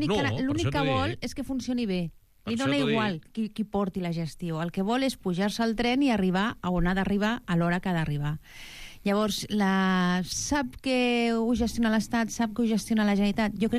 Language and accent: Catalan; Esplugues de Llobregat, Catalonia, Spain; Jo sóc d'Esplugues.